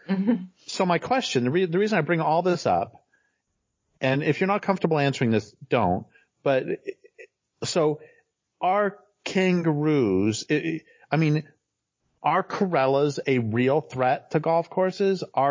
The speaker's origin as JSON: {"language": "English", "region": "Colorado", "country": "United States", "tie": "born or raised there", "said": "That I grew up in Colorado, and a lot of ranchers, and we had cows when I was a kid"}